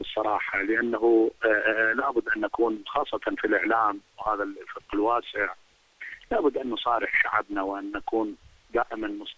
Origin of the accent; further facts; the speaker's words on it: Iraq; وانا ابن العراق ولن أخشى أحد عندما أقول الحقيقة